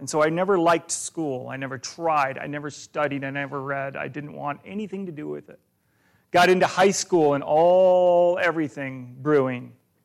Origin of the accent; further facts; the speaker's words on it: Illinois, United States; I grew up in Northern Illinois. I was not a Cubs fan, and I was not a Packers or a Chicago fan, just so you know. So don't take my head off because I lived in Illinois. But I grew up in Illinois, grew up in a good home.